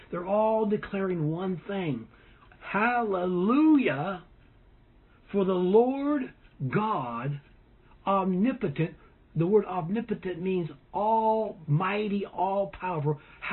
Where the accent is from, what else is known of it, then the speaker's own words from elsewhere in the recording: California, United States; I grew up in California, and a couple of times we would go, several times we went to Yosemite National Park